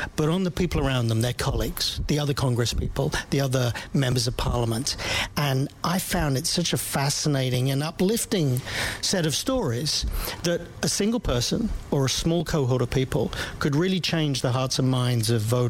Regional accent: London, United Kingdom; I grew up in South London around about the time of the Bermondsey by-election when I was 17.

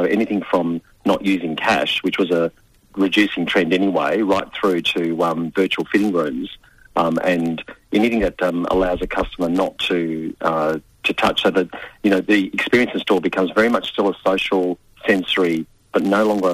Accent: Sunshine, Victoria, Australia; when I was growing up in Sunshine in Victoria, St Albans is the next suburb.

